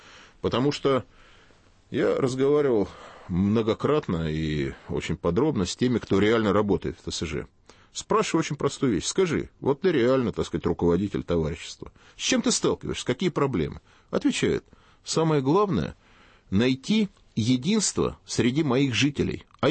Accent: Moscow, Russia; И прямо скажу вам, как коренной москвич

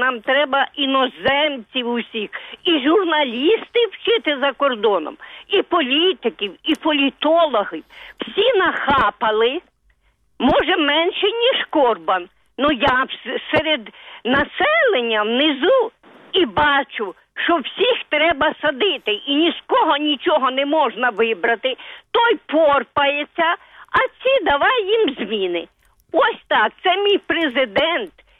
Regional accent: Kyiv, Ukraine; я з Києва.

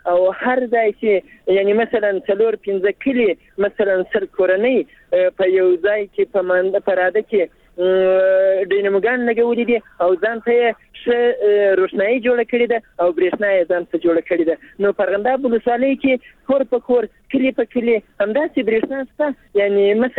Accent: Arghandab, Afghanistan; now in Ghazni, Afghanistan; زه خو په اصل کې د ارغنداب ولسوالۍ اوسېدونکی یم. اوسرته همدلته په یو کار مصروف یم، غزنی کې اوسېږم.

